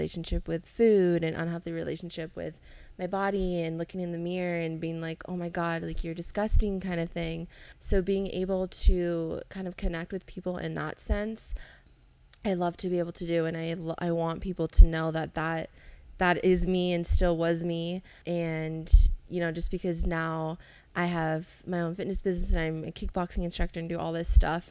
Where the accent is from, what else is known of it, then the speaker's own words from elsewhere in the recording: Lake Tahoe, United States; So I grew up in Lake Tahoe, born and raised, super small town.